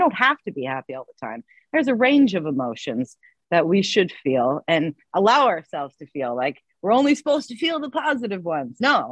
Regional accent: Prince Edward County, Ontario, Canada; Novel Idea here in Kingston, Books on Main in Bath, and Books & Company in Prince Edward County, my hometown as well.

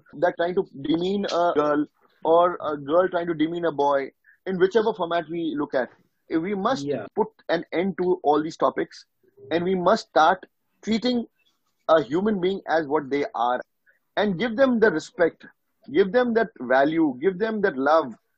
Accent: Nainital, Uttarakhand, India; from Nainital, which I, you know, belong to.

